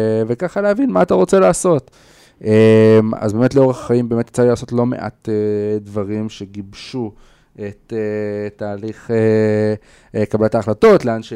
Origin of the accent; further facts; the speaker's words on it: Katzrin, Northern District, Israel; ובאמת אז גדלתי בקצרין. הייתה ילדות מהממת. אין כמו קצרין